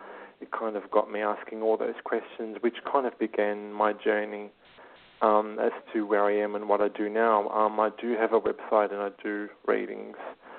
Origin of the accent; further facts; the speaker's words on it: Australia; I'm a medium from Australia.